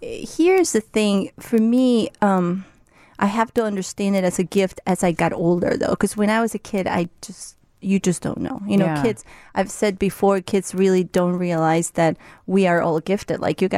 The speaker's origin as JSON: {"language": "English", "town": "Guatemala City", "region": "Guatemala Department", "country": "Guatemala", "moved": "yes", "said": "I'm from Guatemala. Guatemala City. I've been here for about 35 years."}